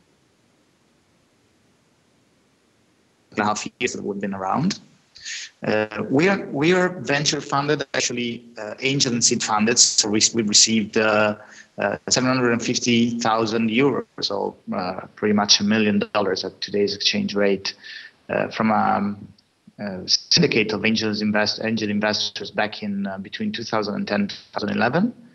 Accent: Bologna, Emilia-Romagna, Italy; the research development in Bologna, which is my hometown.

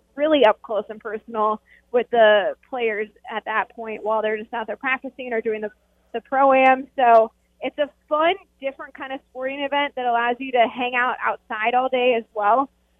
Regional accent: Waterloo, Illinois, United States; I mean, I grew up in Waterloo, Illinois, and there are four courses in the small little community that I grew up in.

